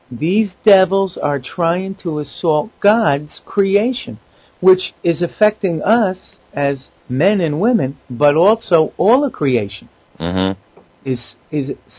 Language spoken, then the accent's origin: English; United States; it rips my heart out, disgusts me as an American to know that activities occurring here in my country, in my time.